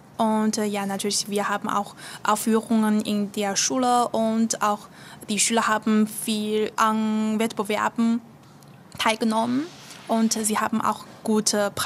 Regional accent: Shanghai, China; German is a second language; Ich komme aus Shanghai, das ist eine große Stadt Chinas. Ich bin geboren im Jahr 1985.

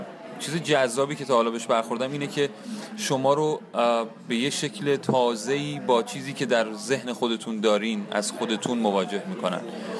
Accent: Iran; امسال هم باز من مشخصا از ایران اومدم.

